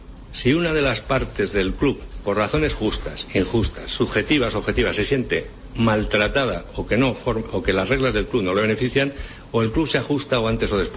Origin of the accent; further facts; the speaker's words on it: Spain; yo no tendría ningún problema como español